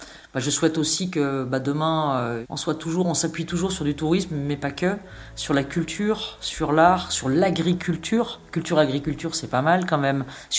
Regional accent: Le Grand-Bornand, Auvergne-Rhône-Alpes, France; c'est mon village natal. C'est là où j'ai grandi

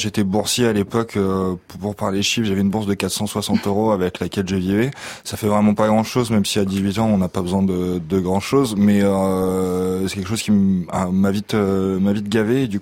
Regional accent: Southern France, France; moi, je viens du sud de la France, je vais faire des écoles d'art en Belgique

